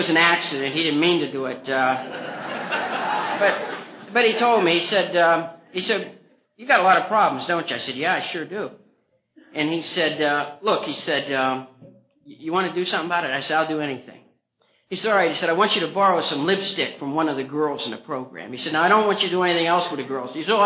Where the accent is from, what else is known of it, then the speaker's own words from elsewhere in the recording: Martins Ferry, Ohio, United States; born there; I was born in Ohio, and I'm on the Ohio River in a small town south of Pittsburgh, a place called Martin's Ferry.